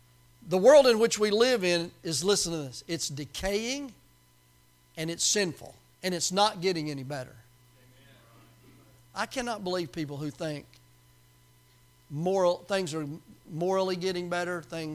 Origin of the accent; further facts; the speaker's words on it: Tennessee, United States; I said, close enough. I'm from Tennessee. You know what I'm saying? 5 days.